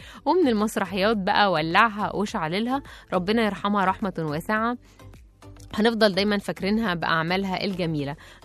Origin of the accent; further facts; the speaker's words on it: Egypt; طبعا احنا نحب دايما ان احنا كمصريين نركب الترند.